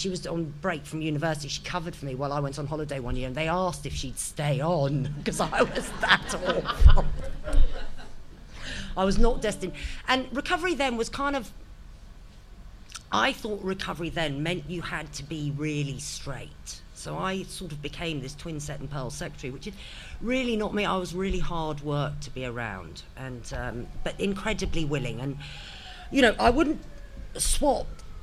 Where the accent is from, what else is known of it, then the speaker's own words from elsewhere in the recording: East of England, United Kingdom; And I was from Hertfordshire.